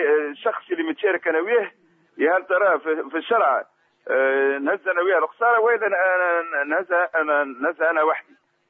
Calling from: Tunisia; عندي سؤال يا شيخ، أنا من تونس

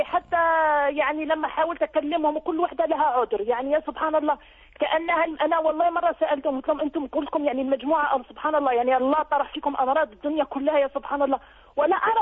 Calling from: Switzerland; أنا بتصل بك من سويسرا يا شيخ

